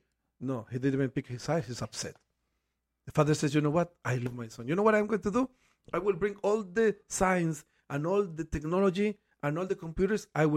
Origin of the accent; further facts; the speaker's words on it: Veracruz, Mexico; born there; English is a second language; I was born in Veracruz, Mexico.